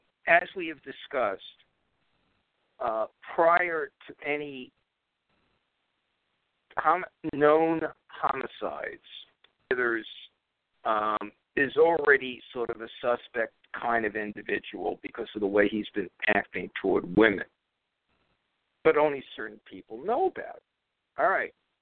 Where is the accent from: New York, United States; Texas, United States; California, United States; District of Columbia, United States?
New York, United States; Brooklyn; What do I know? You know, I'm from Brooklyn.